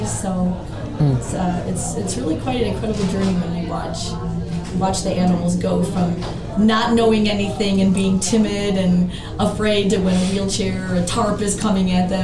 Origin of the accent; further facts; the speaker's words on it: Barrington, Illinois, United States; Yeah. Well, we're from Barrington, Illinois